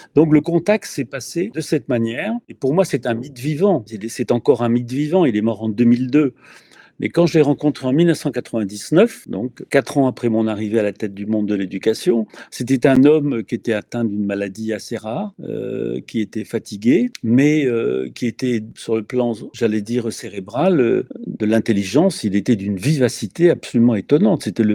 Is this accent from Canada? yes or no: no; Brittany, France; mais bon, je suis un peu têtu, je suis breton